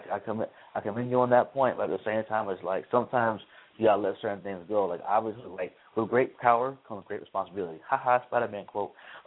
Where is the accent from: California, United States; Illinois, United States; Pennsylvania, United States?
Illinois, United States; Chicago; now in Tallahassee, United States; live here in Tallahassee, born and raised in Chicago, live in Tallahassee for school at the Florida State University